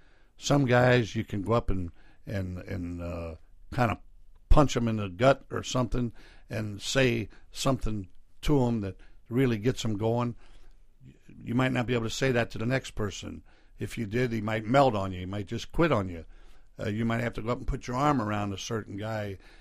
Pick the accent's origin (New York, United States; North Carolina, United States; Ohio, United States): Ohio, United States; Cincinnati; we had our own plane, a conveyor, and we were in Cincinnati, which is my hometown